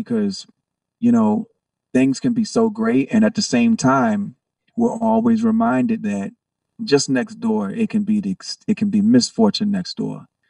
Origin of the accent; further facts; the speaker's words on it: Virginia Beach, Virginia, United States; I'm from Virginia Beach, Virginia.